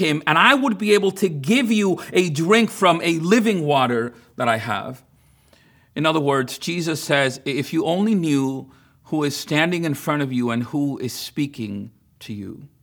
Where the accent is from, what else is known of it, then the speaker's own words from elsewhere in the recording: Dominican Republic; I remember growing up in Dominican Republic when neighbors weren't getting along